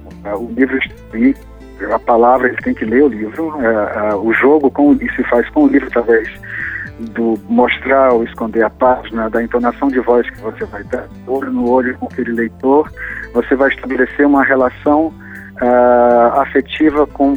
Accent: Fortaleza, Ceará, Brazil; moved away as an adult; now in Brasília, Brazil; Mas minha família, meus pais são de Baturité, que é próximo a Fortaleza. E aí faço minha faculdade no Ceará e venho para Brasília

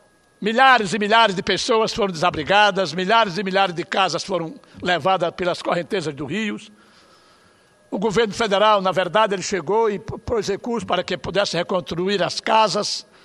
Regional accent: Alagoas, Brazil; E lá para o meu estado de Alagoas

